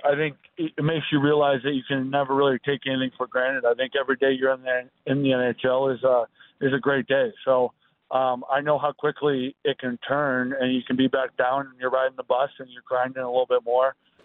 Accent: Maryland, United States; So I'm dual citizen. Yeah, I grew up in Maryland

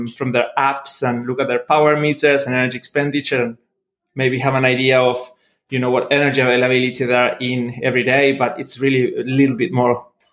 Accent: Argentina; So I'm originally from Argentina, trained as a biologist with a minor in zoology.

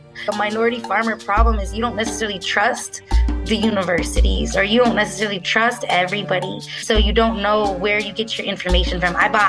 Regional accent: Chico, California, United States; Growing up in Chico, California, they produce a third of the world's nuts.

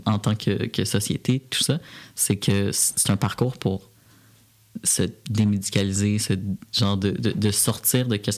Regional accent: Repentigny, Quebec, Canada; moi, j'ai grandi à Repentigny, là, en petite banlieue. Fait que comme, j'avais une réalité quand même proche de Montréal. J'ai pas grandi en région, rien que ça.

